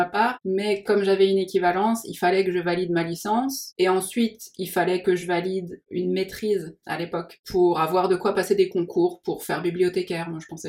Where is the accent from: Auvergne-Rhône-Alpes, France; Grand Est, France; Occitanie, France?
Grand Est, France; Metz; parce que je viens de Metz.